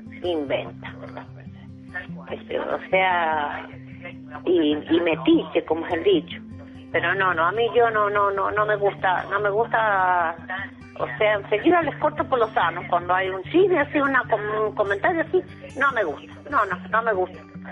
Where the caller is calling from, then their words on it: San Juan, Argentina; de San Juan. Los estoy escuchando.